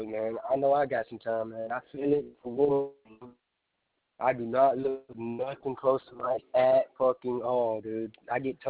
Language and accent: English; Texas, United States; I'm from Texas, man. That's where I reside at. That's where I'm at.